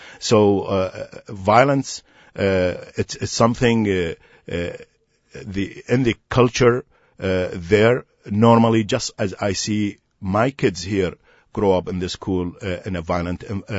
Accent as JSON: {"language": "English", "town": "Najaf", "region": "Najaf Governorate", "country": "Iraq", "tie": "born or raised there", "lives_now": "United States", "said": "In Najaf."}